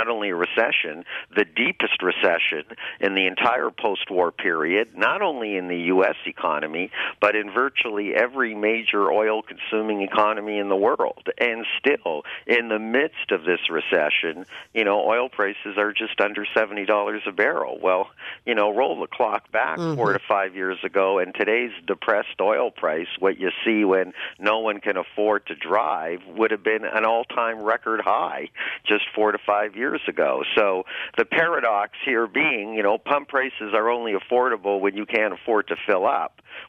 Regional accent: Toronto, Ontario, Canada; When I was a boy growing up in Toronto

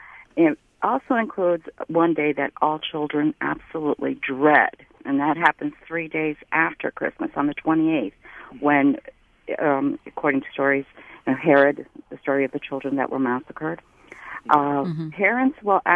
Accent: Croatia; now in Michigan, United States; I'm from Croatia, first of all.

